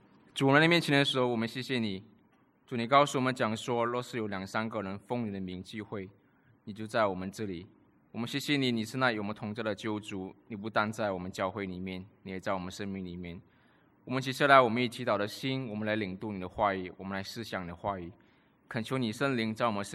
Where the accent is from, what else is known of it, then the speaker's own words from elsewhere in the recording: Malaysia; 我跟他讲说我是马来西亚人，他们第一个反应是为什么你会说中文，我说因为我是马来西亚华侨